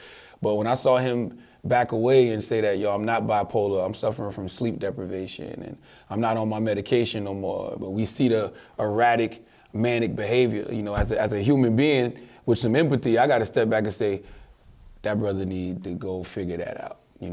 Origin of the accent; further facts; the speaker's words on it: Moncks Corner, South Carolina, United States; I'm from Monk's Corner, South Carolina. I've been doing radio 20 years.